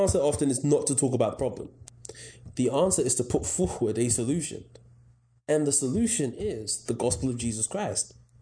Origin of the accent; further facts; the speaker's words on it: Ghana; And it's weird because obviously I'm the guy from Ghana and they're from Hungary.